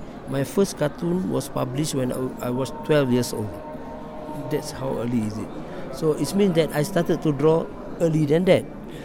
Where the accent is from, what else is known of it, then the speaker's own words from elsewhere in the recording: Malaysia; I'm from Malaysia.